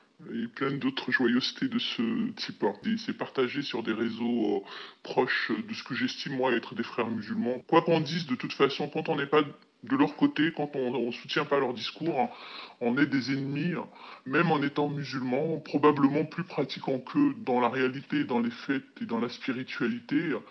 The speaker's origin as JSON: {"language": "French", "country": "France", "tie": "born or raised there", "said": "Moi, je suis française. J'aime profondément la République dans laquelle j'ai été élevée."}